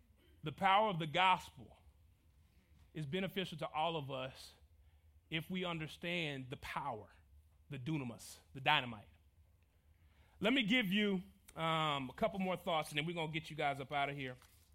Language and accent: English; Las Vegas, Nevada, United States; if I was a gambling man, and I'm from Vegas, but I'm not